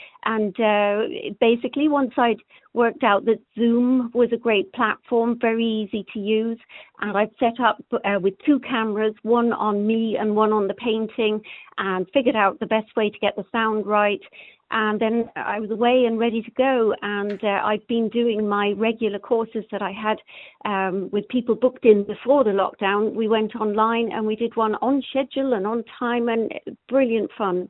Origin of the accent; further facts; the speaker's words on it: London, United Kingdom; moved away as an adult; now in Killarney, Ireland; Well, I'm originally from London, but I'm here 20 years.